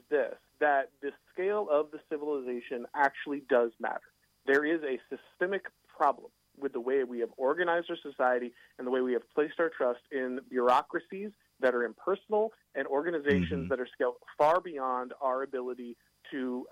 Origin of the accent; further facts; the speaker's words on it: Florida, United States; And I think we're seeing that in places like my home state in Florida